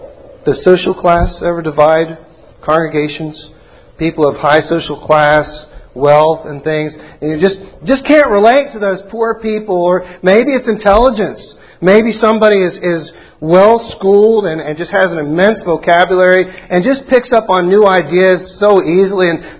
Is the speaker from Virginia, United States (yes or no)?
no; Florida, United States; You all know that I grew up down south in North Florida, which is kind of like a quasi-south area.